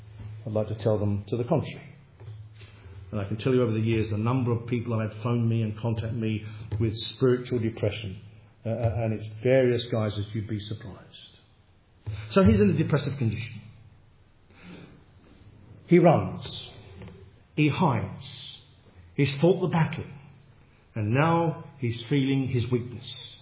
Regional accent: England, United Kingdom; I'm an Englishman. I love this country.

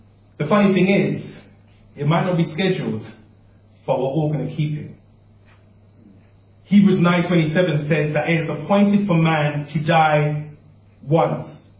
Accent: Ghana; I'm from Ghana, so it's just innumerable in cities.

